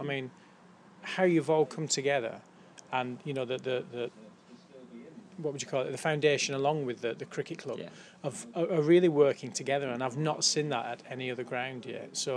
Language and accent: English; North West England, United Kingdom; also born or lived in Italy; I came from Lancashire